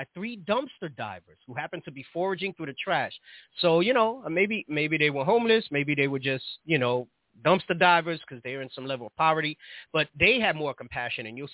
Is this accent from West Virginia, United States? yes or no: no; New York City, New York, United States; Growing up in New York City, at least once a year, there was somebody that dumped their kid in a dumpster or something like that, right?